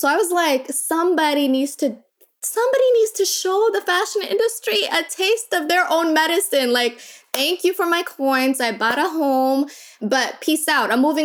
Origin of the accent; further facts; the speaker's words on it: Minnesota, United States; I'm glad I came from Minnesota.